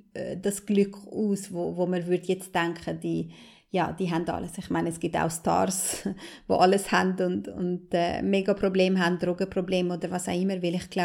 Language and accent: German; Kosovo; komme ich aus einer albanischen Familie, ich komme aus dem Kosovo und da werden ganz andere Normen und Werte gelebt.